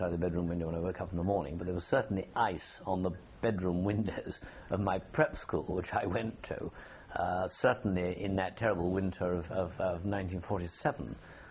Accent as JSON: {"language": "English", "town": "Kolkata", "region": "West Bengal", "country": "India", "tie": "born there", "said": "because he was in Calcutta, I was born in Calcutta."}